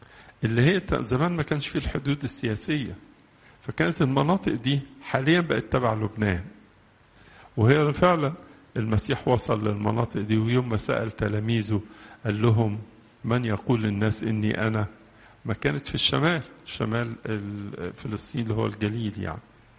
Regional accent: Egypt; بيتنا الكبير بلادنا مصر

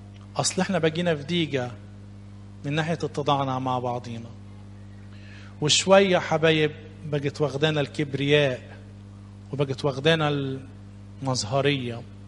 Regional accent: Upper Egypt, Egypt; لان انا رجل صعيدي ومتأثر شوية بالصعيدة كتير، يعني بوالدية.

